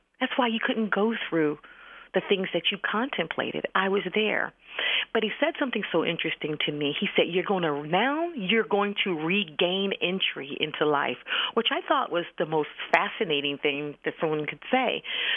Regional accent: Philadelphia, Pennsylvania, United States; I'm from Philly, from the ghetto.

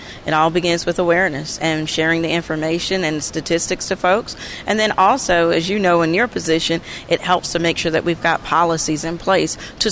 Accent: Fort Benning, Georgia, United States; But I'm a Georgia girl. I was born right here in Georgia to my father, who was a military serviceman.

